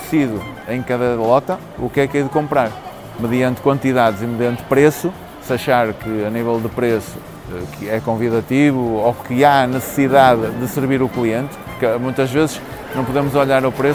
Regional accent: Matosinhos, Norte, Portugal; Sou mesmo daqui de Matosinhos, os meus pais também nasceram e trabalharam sempre em Matosinhos

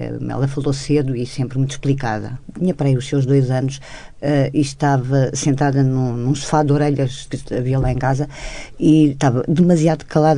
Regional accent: Évora, Alentejo, Portugal; also born or lived in Santo Tirso; E nasci antes do que era esperado e, portanto, nasci por acaso em Santo Tirso, mas nunca vivi lá. Vivi em Évora.

